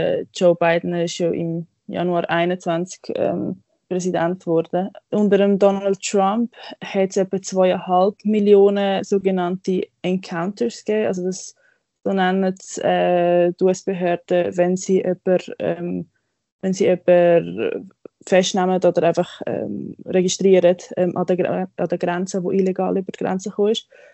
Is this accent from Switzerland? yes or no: yes; Switzerland; bei uns in der Schweiz